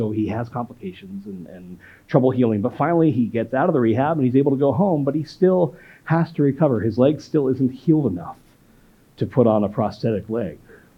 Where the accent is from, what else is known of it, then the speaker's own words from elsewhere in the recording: Vernon, New Jersey, United States; I grew up in the Arctic north of New Jersey, in a town called Vernon, and we have the biggest ski resort in New Jersey